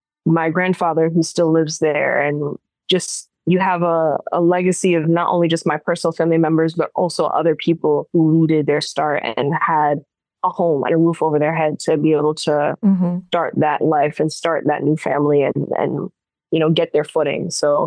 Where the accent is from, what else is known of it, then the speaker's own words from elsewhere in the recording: Brooklyn, New York, United States; So I'm from Brooklyn, native New Yorker, don't plan on leaving.